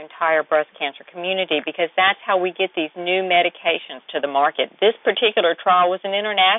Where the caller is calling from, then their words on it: Macon, Georgia, United States; I'm calling from Macon, Georgia.